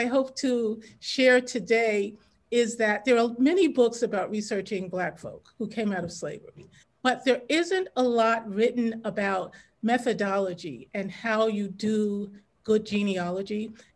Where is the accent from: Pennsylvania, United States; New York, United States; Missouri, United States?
New York, United States; Brooklyn; I should mention I grew up in Williamsburg.